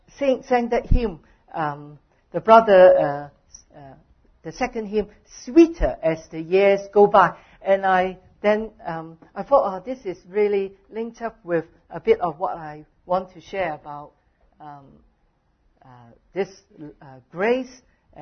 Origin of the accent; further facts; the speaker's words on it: United Kingdom; See, I come from England. We have some lovely food you haven't tasted before.